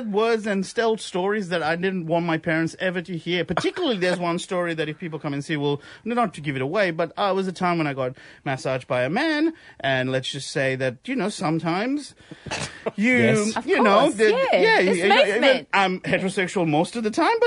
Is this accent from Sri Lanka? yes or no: yes; Sri Lanka; moved away; I'm originally from Sri Lanka. I came here about 13 years ago, and I've lived by myself here in this wonderful country